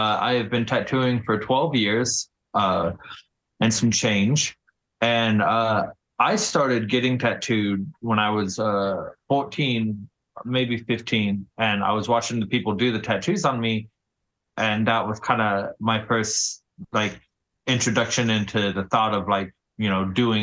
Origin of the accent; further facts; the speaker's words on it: Texas, United States; obviously just growing up in Texas, you always see kind of tattoos everywhere. There's a big tattoo scene here.